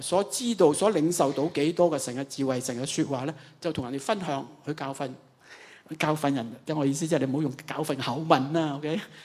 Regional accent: China; 真係我哋中國人就好慘啊！

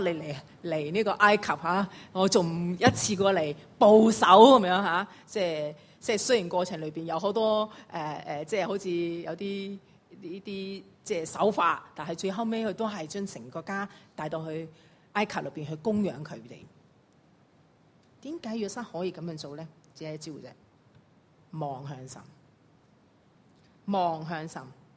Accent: Hong Kong; 我深信要是今日的我们香港人，今时今日的人来讲呢，真的会怒火中烧

